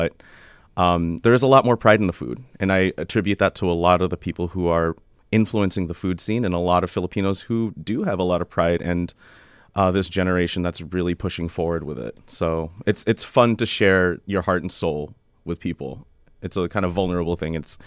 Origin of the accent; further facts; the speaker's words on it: Long Beach, California, United States; I'm coming from Long Beach, California.